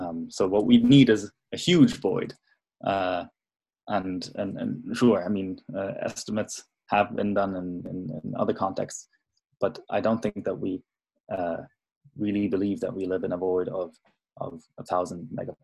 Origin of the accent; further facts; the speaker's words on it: Nuremberg, Bavaria, Germany; And so I'm showing you another picture, also done in my hometown in Nuremberg